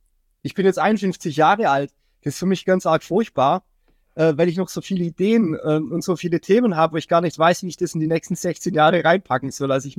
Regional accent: Baden-Württemberg, Germany; Ich komme ursprünglich aus Baden-Württemberg

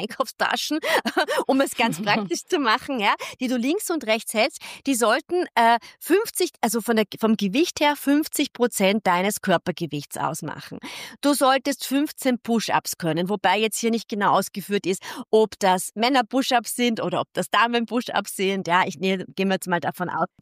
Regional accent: Vienna, Austria; als Wienerin

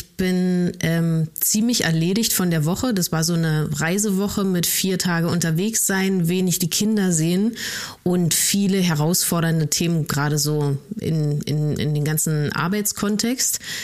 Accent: East Germany, Germany; ich komme aus Ostdeutschland

